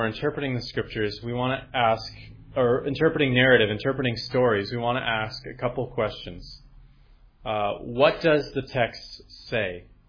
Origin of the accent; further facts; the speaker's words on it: United States; That's a rebuke for me as an American, from very wealthy people in the States.